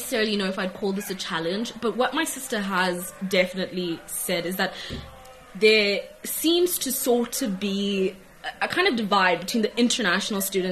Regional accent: South Africa; also born or lived in Kenya; because I am South African and Kenyan, she's been adopted by the Kenyan Association.

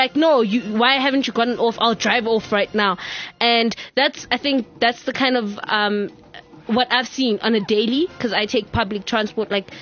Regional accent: South Africa; because I'm South African, I can hear what's going on

